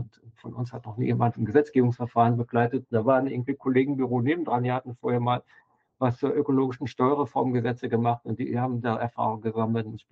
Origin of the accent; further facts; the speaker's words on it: Saarland, Germany; aus dem Osten, der Pfalzkreis, kurz vor der Pfalz und genau genommen in der Nähe von Homburg.